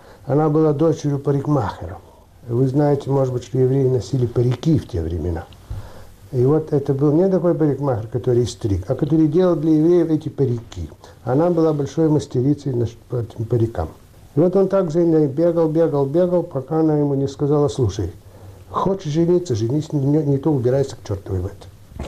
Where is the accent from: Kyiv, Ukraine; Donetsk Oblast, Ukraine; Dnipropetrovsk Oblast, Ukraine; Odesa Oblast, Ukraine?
Kyiv, Ukraine; born there; Я родился в Киеве. Все дети родились в Киеве.